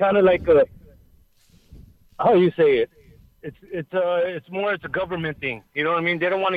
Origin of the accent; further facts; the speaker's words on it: Los Angeles, California, United States; also born or lived in Watts / Compton; I'm from East L.A. streets.